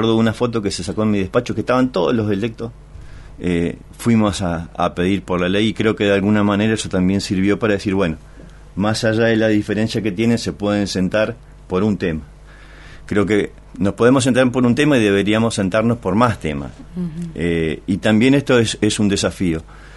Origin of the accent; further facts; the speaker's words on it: Río Grande, Tierra del Fuego, Argentina; soy nacido en Río Grande, yo amo esta ciudad, la vi crecer.